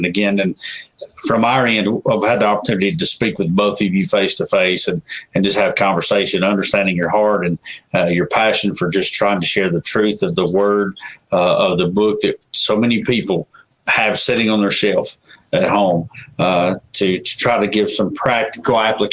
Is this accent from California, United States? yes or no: no; Georgia, United States; It didn't, because again, I'm from Georgia and we carry guns.